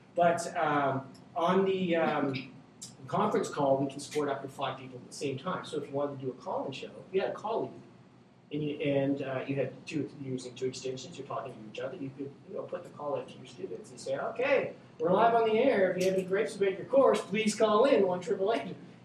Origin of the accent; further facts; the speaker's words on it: Canada; I'm Canadian.